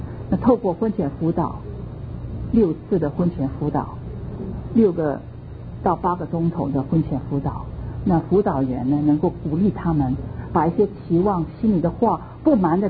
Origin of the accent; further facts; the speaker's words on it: Shanghai, China; 我们上海人很喜欢吃咸的，